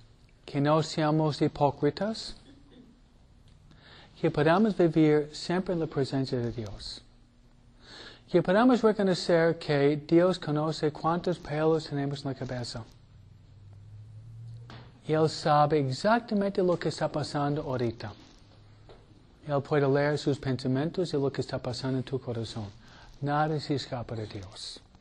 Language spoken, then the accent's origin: Spanish; New York, United States; franceses que vinieron aquí en Nueva York, de donde vengo yo, ¿no?